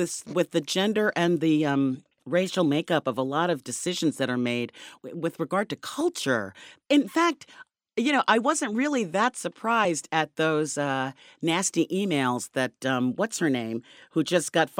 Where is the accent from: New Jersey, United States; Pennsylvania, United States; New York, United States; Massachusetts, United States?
New York, United States; Queens; I grew up in Queens. I went to public schools. I went to Jamaica High School.